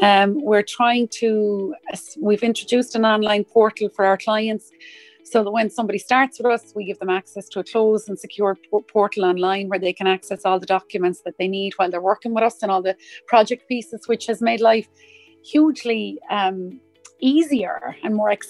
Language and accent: English; Munster, Ireland; We are Irish by blood and by, as I say, Munster to the core, myself, even though I'm living in Leinster, God help me.